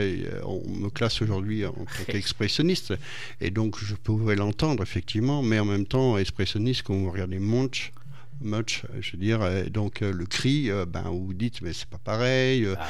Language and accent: French; Normandy, France; now in Saint-Georges-l'Agricole, France; Moi, je suis normand.